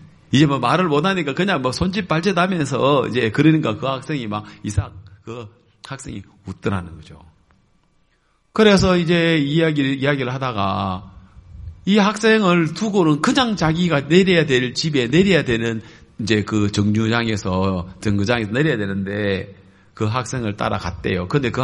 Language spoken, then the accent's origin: Korean; South Korea; 나 한국에서 온 선교사인데